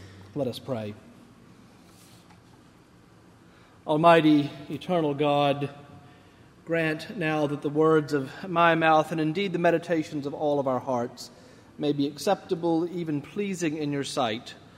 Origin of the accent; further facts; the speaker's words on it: Charlotte, North Carolina, United States; Now, you have to remember, I'm from Charlotte, which at one point was the home of PTL Ministries